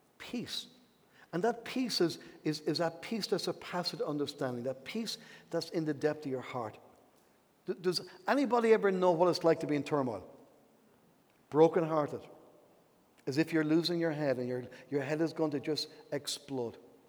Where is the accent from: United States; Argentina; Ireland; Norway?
Ireland; Wexford, Leinster; I'm from Wexford. I used to swim in the local river.